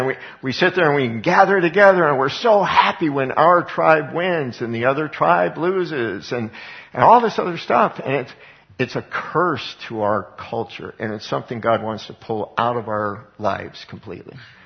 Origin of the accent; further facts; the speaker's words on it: Colorado, United States; And I was raised in Colorado.